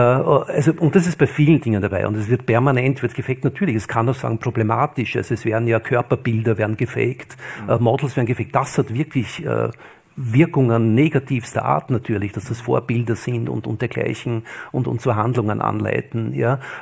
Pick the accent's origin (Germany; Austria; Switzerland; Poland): Austria; Ja, das ist wiederum, bin in Österreich aufgewachsen, da hat man gewissermaßen noch geglaubt.